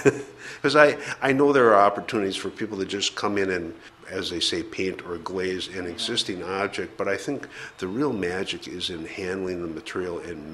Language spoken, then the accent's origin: English; Milwaukee, Wisconsin, United States; That's about an hour's drive north of Milwaukee, Wisconsin, which is my hometown.